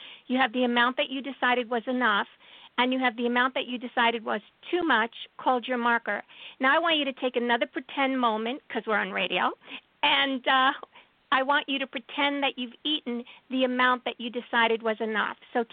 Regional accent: Brooklyn, New York, United States; And I'm a Jew from Brooklyn

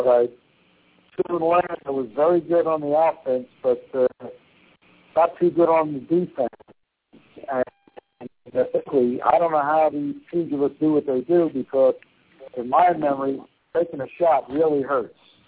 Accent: Atlantic City, New Jersey, United States; Although I was born and reared in Atlantic City, most of my training came in Philadelphia

